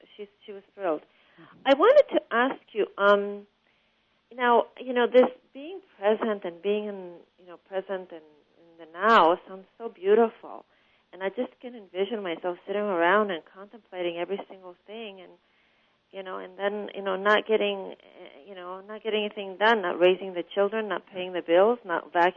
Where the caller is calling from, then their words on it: California, United States; I'm calling from Southern California.